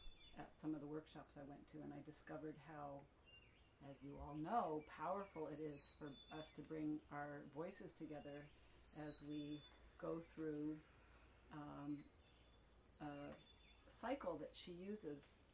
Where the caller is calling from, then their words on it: Port Townsend, Washington, United States; I'm coming from Port Townsend, Washington.